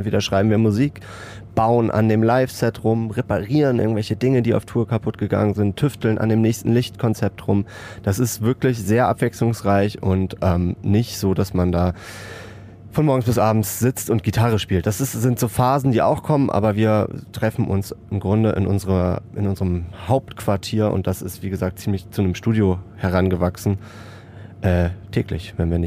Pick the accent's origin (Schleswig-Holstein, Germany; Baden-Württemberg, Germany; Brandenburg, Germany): Schleswig-Holstein, Germany; Kiel; wir kommen aus Kiel